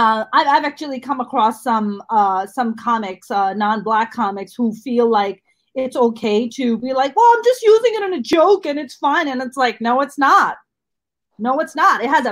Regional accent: Pakistan; now in United States; as an immigrant who was born and raised in Pakistan

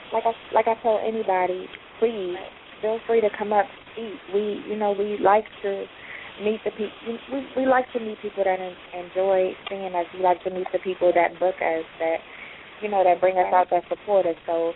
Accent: Raleigh, North Carolina, United States; or whatever, so you should be, like, and I'm from Raleigh, North Carolina, so when you see that friend request, all right

